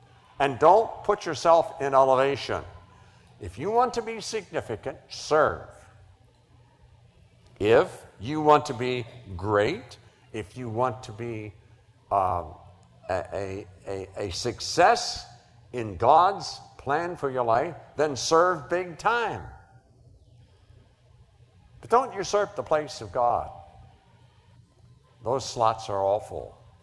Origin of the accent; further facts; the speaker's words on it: West Virginia, United States; I am blessed to be from West Virginia. So I don't expect much, and you don't either when you find I'm from West Virginia.